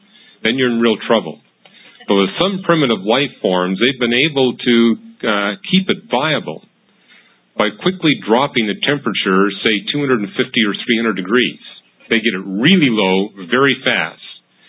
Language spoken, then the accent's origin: English; Canada; Well, I'm from Canada.